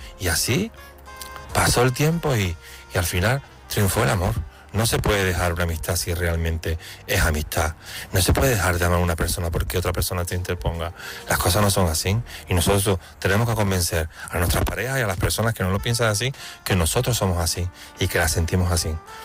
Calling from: Seville, Andalusia, Spain; also born or lived in Italy; de Sevilla. Llamo para compartir

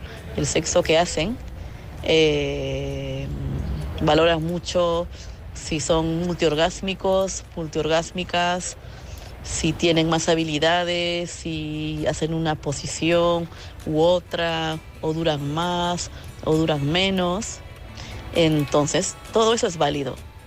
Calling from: Madrid, Community of Madrid, Spain; de Madrid.

